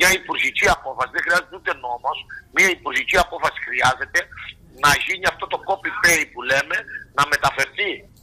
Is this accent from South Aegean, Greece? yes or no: no; Archanes, Crete, Greece; θα σας φέρω ένα παράδειγμα για τις Αρχάνες στο χωριό μου.